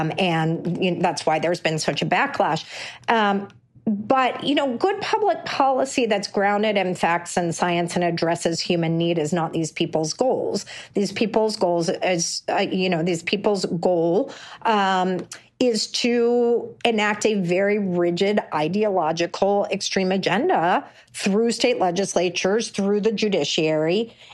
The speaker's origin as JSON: {"language": "English", "region": "Texas", "country": "United States", "tie": "born or raised there", "said": "or my home state of Texas, where they actually held a hearing supporting the death penalty for women who seek abortion."}